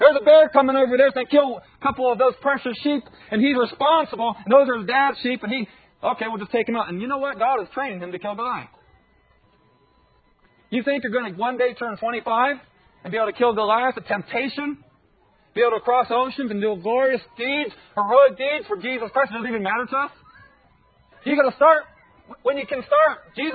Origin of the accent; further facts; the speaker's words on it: Ohio, United States; But I'm from Ohio. Go talk to Ohio farmers when they want to try to get somebody to make hay.